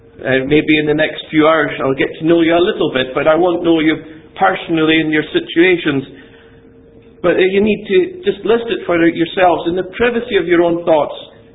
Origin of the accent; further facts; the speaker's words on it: Ferintosh, Scotland, United Kingdom; when I was growing up in Ferintosh in the Black Isle, just north of Inverness, when we played with conquerors, we were conquerors.